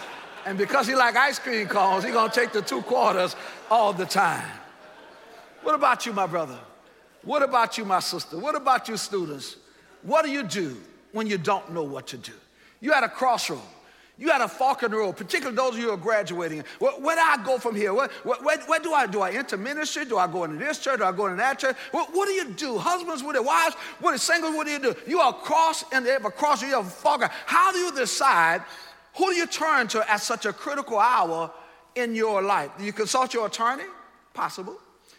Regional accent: New Orleans, Louisiana, United States; I recommend Popeyes since I'm from New Orleans.

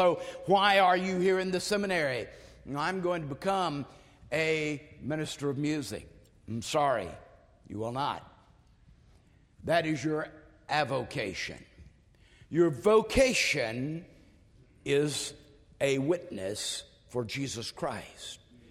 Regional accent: Texas, United States; I'm a patriot. I'm even more than that. I'm a Texan.

